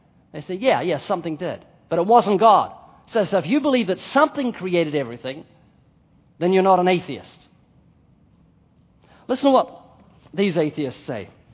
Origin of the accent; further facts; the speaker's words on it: New Zealand; I'm a New Zealander. I speak correct English.